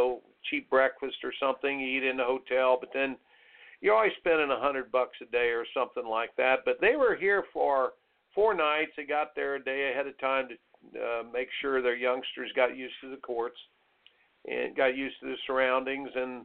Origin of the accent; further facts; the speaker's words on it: Indiana, United States; I grew up in Indiana playing basketball. I grew up in Indiana.